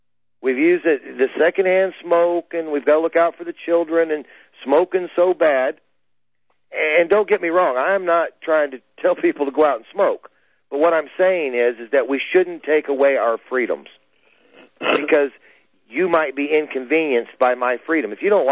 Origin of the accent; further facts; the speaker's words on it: United States; you know, as an American, I believe in free enterprise.